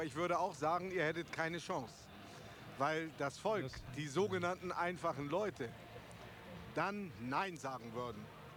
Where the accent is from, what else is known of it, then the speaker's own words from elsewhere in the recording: Germany; born there; ich bin in der Hitlerzeit in Deutschland geboren